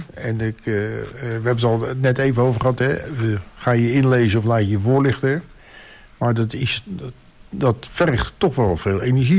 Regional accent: Rotterdam, South Holland, Netherlands; now in Texel, Netherlands; Nou, ik ben een jongen van Rotterdam-Zuid, dus ik weet hoe het is. En geen slecht woord over Rotterdam-Zuid, hoor. Maar ik ben toch wel blij dat ik op Texel woon.

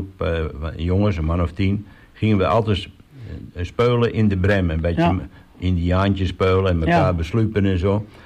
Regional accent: Randstad, Netherlands; now in Texel, Netherlands; Nou ja, ik kom uit de Randstad en dat is een stuk anoniemer.

